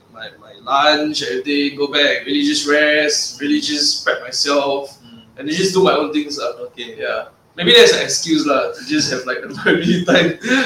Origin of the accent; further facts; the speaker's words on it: Singapore; all Singaporean.